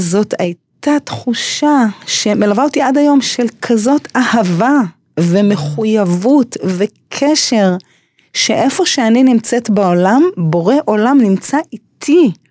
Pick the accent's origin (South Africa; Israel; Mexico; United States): United States; born there; first language English; Hebrew is a second language; אני נולדתי בארצות הברית, השפה הראשונה שלי הייתה אנגלית, ולמדתי לאורך חיי, למדתי ערבית, צרפתית, גרמנית, אפילו יידיש, עברית כמובן